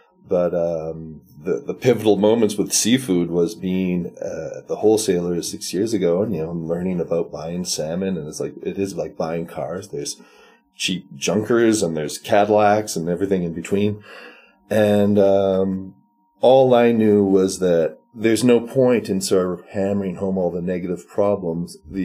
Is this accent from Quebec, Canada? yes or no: yes; Montreal, Quebec, Canada; I'm from Montreal, but my dad built a place in Magog in the 60s.